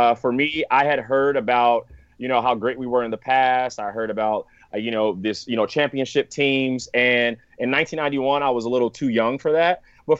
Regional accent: San Francisco, California, United States; And it was tough growing up in California and like the San Francisco area, being like 100% East Coast bias.

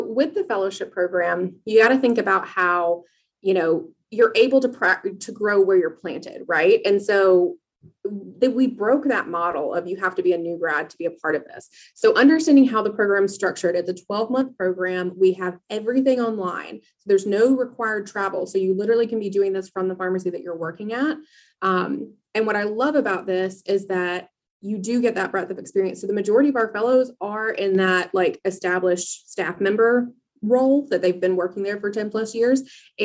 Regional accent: Georgia, United States; I went back to my hometown in Hayhire, Georgia

